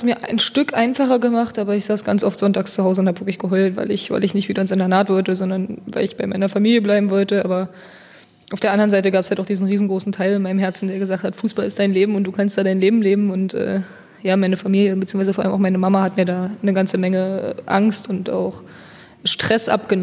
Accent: Saxony-Anhalt, Germany; also born or lived in Cologne; Ja, ich komme aus Sachsen-Anhalt. Also ich bin geboren in Köln und bin aber aufgewachsen in Sachsen-Anhalt

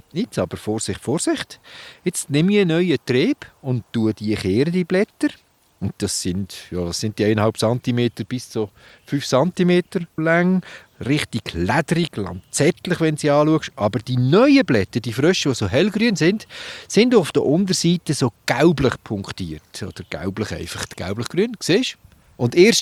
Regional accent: Switzerland; Es gibt zwei Alpenrosenarten bei uns in der Schweiz.

